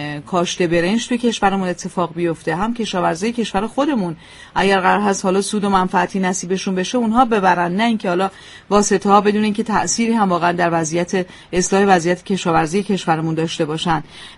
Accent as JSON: {"language": "Persian", "country": "Iran", "said": "من هم به عنوان یک ایرانی"}